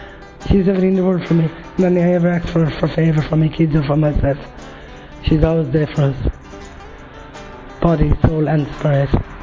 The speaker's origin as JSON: {"language": "English", "country": "Ireland", "said": "From Ireland."}